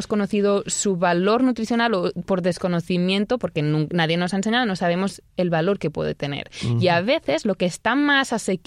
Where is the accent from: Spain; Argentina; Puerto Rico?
Spain; Catalonia; first language Catalan; Spanish is a second language; en catalán, mi lengua materna de Cataluña, el sonido ch, ¿no? De ch se escribe con X.